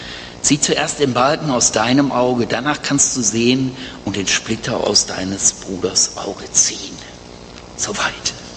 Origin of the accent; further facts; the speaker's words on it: Essen, North Rhine-Westphalia, Germany; now in Oberhausen, Germany; Ich komme eigentlich aus Essen und hatte dort auch eine Gemeinde.